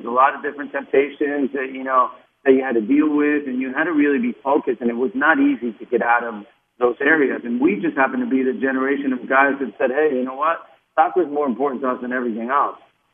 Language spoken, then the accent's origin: English; Uruguay; So here I come from Uruguay